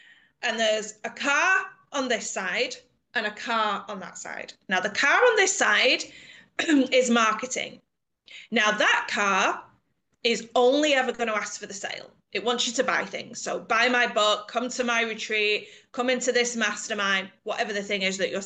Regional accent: England, United Kingdom; now in Spain; I'm from England, but I live in Spain now.

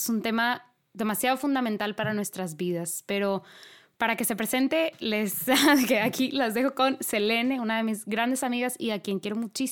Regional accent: Monterrey, Nuevo León, Mexico; y yo, originaria de aquí de Monterrey, me fui a servir a Acapulco.

